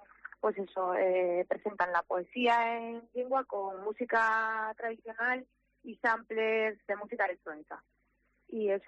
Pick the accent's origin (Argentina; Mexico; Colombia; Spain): Spain; Boal, Asturias; Sí, bueno, nosotros somos de la zona, ¿eh? Yo soy de Boal, Pablo es de Serandina, mi hermana también es de Boal.